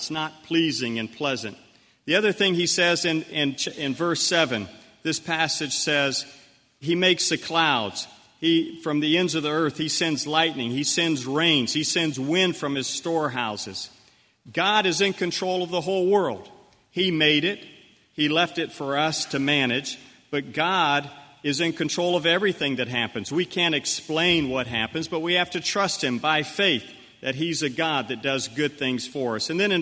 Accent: Liberia; the mission station where I lived growing up in Liberia

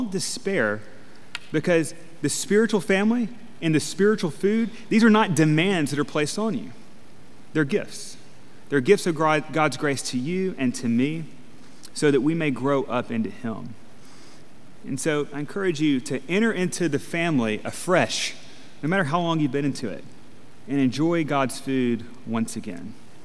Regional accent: Alabama, United States; you know, I'm from Alabama, and we call it lettuce.

